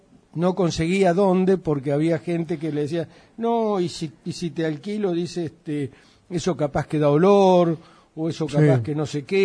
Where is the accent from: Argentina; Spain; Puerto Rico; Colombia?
Argentina; Nosotros tenemos una cuestión que para mí es uno de los graves defectos argentinos.